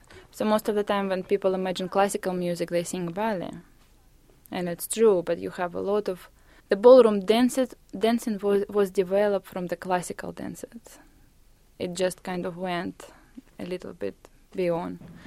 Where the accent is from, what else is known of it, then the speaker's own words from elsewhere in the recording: Russia; I'm from Russia, and in Russia, it's not the kids decide what they want to do, it's parents decide.